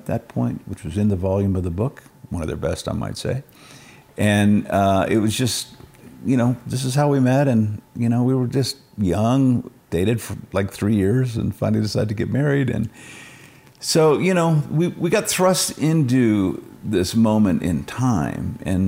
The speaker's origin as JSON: {"language": "English", "country": "Hong Kong", "lives_now": "United States", "said": "I was from nowhere. I was from Hong Kong. So, and we ended up in Southern California."}